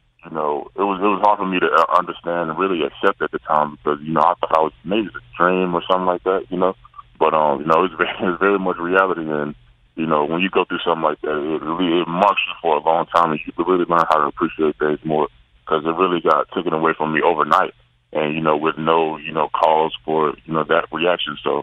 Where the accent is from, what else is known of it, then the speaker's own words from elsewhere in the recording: North Carolina, United States; so I can go out into other neighborhoods, especially in North Carolina, my home state